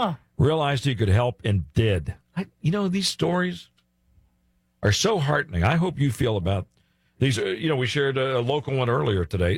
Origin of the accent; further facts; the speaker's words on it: Belgium; I grew up in Belgium.